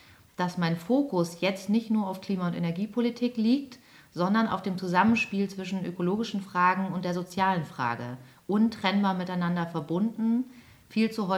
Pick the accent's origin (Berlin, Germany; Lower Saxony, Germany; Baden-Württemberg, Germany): Lower Saxony, Germany; Ich bin im Wendland aufgewachsen, dieser kleine Zipfel an der ehemaligen Grenze im Nordosten Niedersachsens.